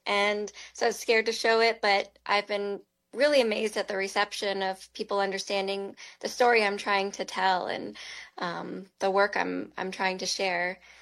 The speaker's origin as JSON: {"language": "English", "region": "Arizona", "country": "United States", "said": "Yeah, I'm visiting here from the Northwest where I live now. I've lived there for about 6 years. I'm Hopi. My family lives on Hopi in Bacavi Village, if anyone is from out there."}